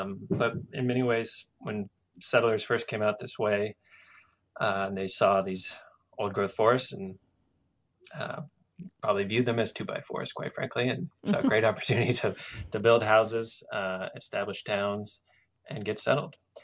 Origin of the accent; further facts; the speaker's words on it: California, United States; I was born and raised in California, love it dearly.